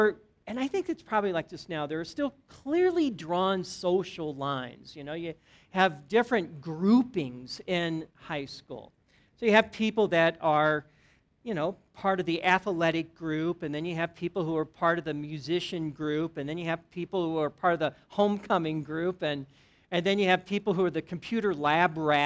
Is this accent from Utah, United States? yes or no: no; Berkeley, Missouri, United States; I grew up in Berkeley, not California, but Berkeley, Missouri. And Berkeley is right next to Ferguson, which you probably heard of that community last year.